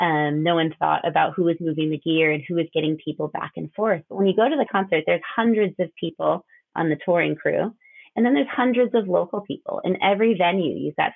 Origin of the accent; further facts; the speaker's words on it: Illinois, United States; I know for myself, I grew up near Chicago and was brought up in a really traditional educational system